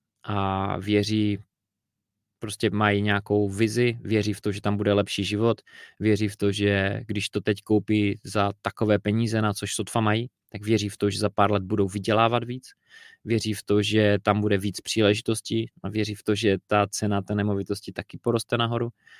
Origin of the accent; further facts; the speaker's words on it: Karviná, Moravian-Silesian Region, Czechia; also born or lived in Manchester, United Kingdom / London, United Kingdom; Já osobně pocházím z Karviné, dneska tam je pod 50 tisíc obyvatel, když si tam bylo 70, dneska už pod 50. Pak jsem bydlel několik let v aglomeraci Manchester, kde je 3 miliony obyvatel těsně. A pak jsem bydlel chvíli v Londýně